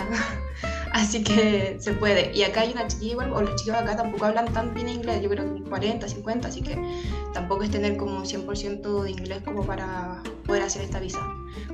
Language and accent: Spanish; Chile; moved away as an adult; tengo 27 años, soy chilena y esta es mi primera visa